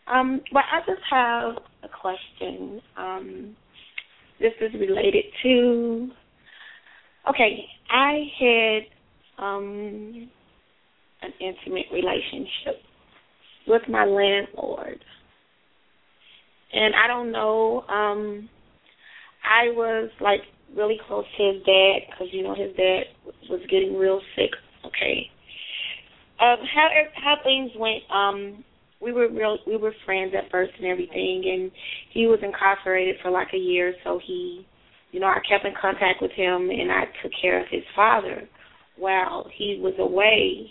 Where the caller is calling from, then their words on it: Chicago, Illinois, United States; I'm calling from Chicago.